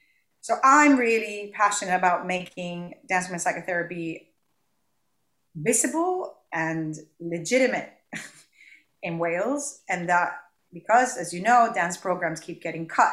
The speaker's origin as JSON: {"language": "English", "country": "Puerto Rico", "first_language": "Spanish", "second_language": "English", "said": "Movida in Spanish, because you know that's my first language, being mm-hmm. from Puerto Rico."}